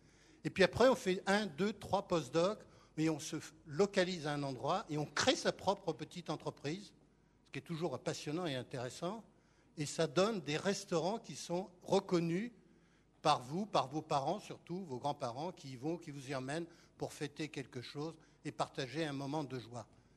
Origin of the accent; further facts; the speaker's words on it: Toulouse, Occitanie, France; je suis toulousain